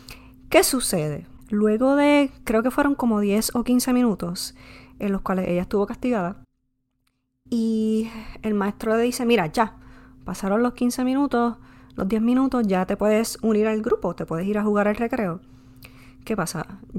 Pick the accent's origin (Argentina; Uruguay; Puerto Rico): Puerto Rico; Naranjito; yo soy puertorriqueña, nacida y criada en Puerto Rico, específicamente en el pueblo de Naranjito, entre Naranjito y Toalta.